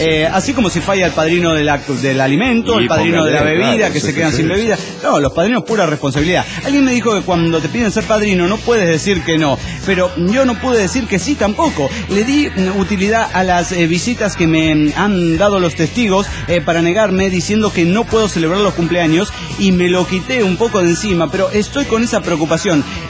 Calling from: Orange, California, United States; Soy el maleante de Orange, California.

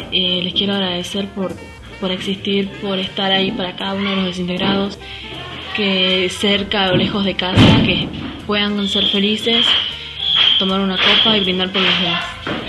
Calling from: Rosario de Lerma, Salta, Argentina; Soy de Rosario de Lerma, Salta, Argentina, para desearles unas muy felices fiestas

